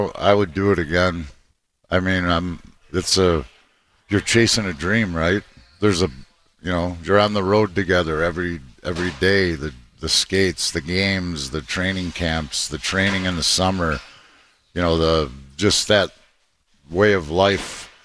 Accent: Detroit, Michigan, United States; You know, when I was 12 years old, I grew up in Detroit.

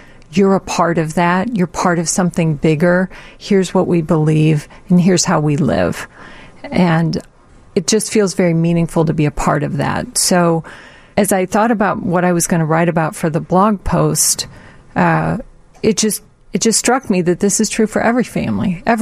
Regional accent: St. Louis, Missouri, United States; So I always felt at home in Chicago, even though I grew up in St. Louis

